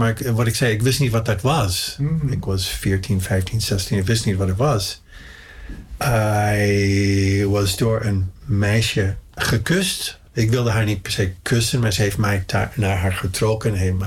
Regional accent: Pasadena, California, United States; En fietste overal in Pasadena, eigenlijk is waar ik geboren ben. Dat is in de buitenwijk van Los Angeles.

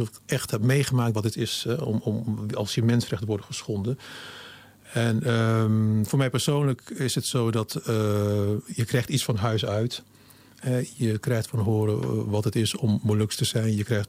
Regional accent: Meppel, Drenthe, Netherlands; Ik ben namelijk opgegroeid in Meppel. Mm-hmm. Meppel is Drenthe, vlakbij Hogeveen, vlakbij Assen.

